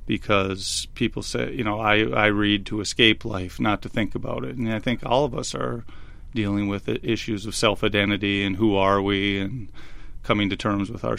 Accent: Marquette, Michigan, United States; now in Saginaw, United States; I'm from the UP myself, born and raised in Marquette, but I get a little bit away from my roots

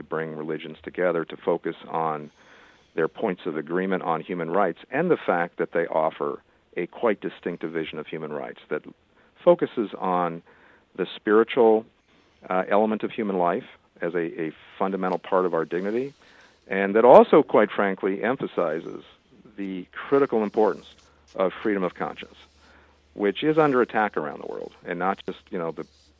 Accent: Washington, District of Columbia, United States; I remember going to the mosque actually later when I grew up near Washington, D.C., in Washington

